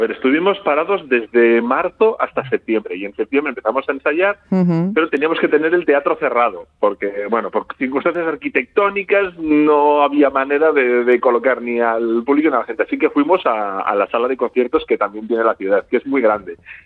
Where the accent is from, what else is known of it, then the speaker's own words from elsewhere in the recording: Amurrio, Basque Country, Spain; moved away as an adult; also born or lived in Bilbao; Bueno, yo soy de Amurrio. O sea, hasta los 22 años viví allí, la familia es de Amurrio.